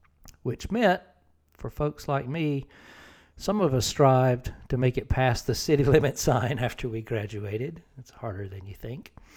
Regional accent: Fort Valley, Georgia, United States; Well, I grew up in Fort Valley, Georgia, which is only about 100 miles south of Atlanta, but it felt like it was about a million miles away from the real world

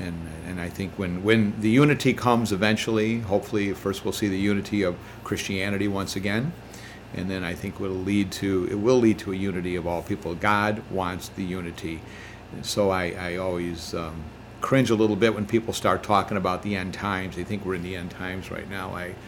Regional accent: Chicago, Illinois, United States; now in New Jersey, United States; And of course, being a Chicagoan for many years, now I'm located mostly in New Jersey, where we run the World Apostolate of Fatima

